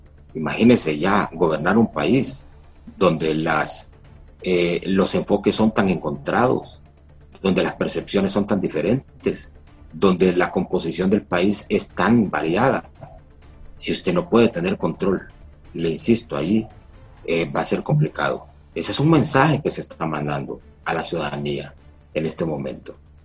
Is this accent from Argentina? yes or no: no; Honduras; En este país todos somos hondureños, todos nos necesitamos